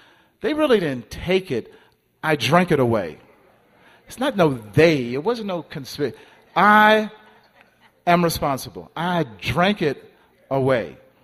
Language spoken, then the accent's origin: English; Brooklyn, New York, United States; I mean, I'm from Brooklyn. He's from Harlem.